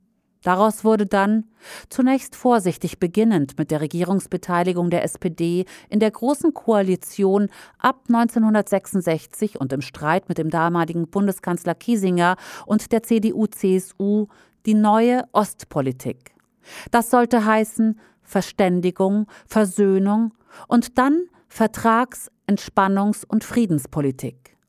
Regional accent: Baden-Württemberg, Germany; Mein Heimatdorf liegt genau zwischen Mannheim und Heilbronn und auch zwischen Bruchsal und Pforzheim im Südwesten und Würzburg im Nordosten.

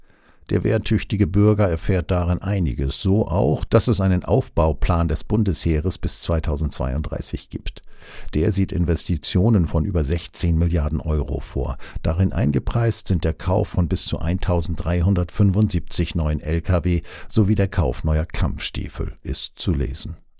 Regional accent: Plauen, Saxony, Germany; In meiner Heimatstadt Plauen protestieren Mitbürger aus meiner Nachbarschaft, Bekannte, Freunde.

